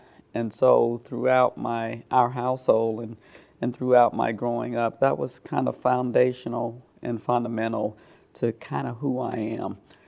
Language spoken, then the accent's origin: English; Texas, United States; also born or lived in Troy, Alabama; I was born in Troy, Alabama, as was my dad, who moved shortly after I was born to his duty station at Fort Hood, Texas. We lived there for 10 years and then moved to Fort Sam Houston for another 3 years.